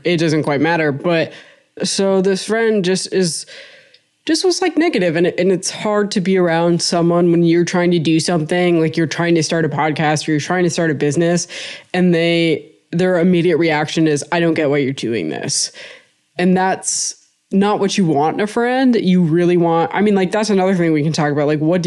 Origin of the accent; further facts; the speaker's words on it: Minnesota, United States; because we're Minnesotan, we're passive aggressive, we don't talk about our feelings.